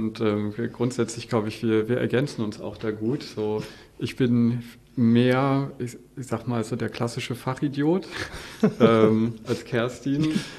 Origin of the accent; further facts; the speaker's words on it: Düsseldorf, North Rhine-Westphalia, Germany; so im Düsseldorfer Umfeld, wo ich aufgewachsen bin, organisiert.